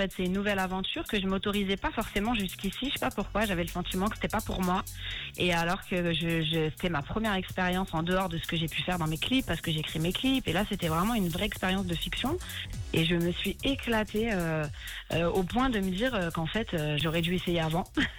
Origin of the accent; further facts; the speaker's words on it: Lyon, Auvergne-Rhône-Alpes, France; Moi je suis une lyonnaise, hein, lyonnaise de cœur, lyonnaise d'enfance. C'est-à-dire que j'ai grandi pas très très loin.